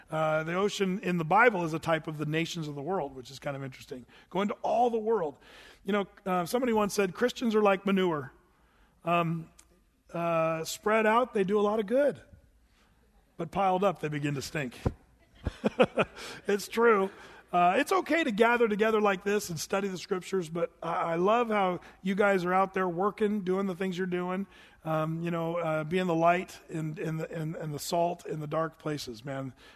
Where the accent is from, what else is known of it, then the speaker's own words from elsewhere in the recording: Applegate, Oregon, United States; You think, man, what's it like growing up in Applegate? Well, we didn't have cable TV.